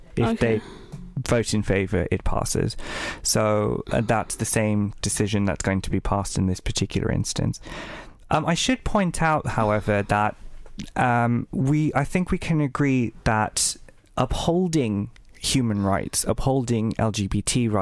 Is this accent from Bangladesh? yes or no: yes; Bangladesh; I mentioned earlier on, I'm from Bangladesh.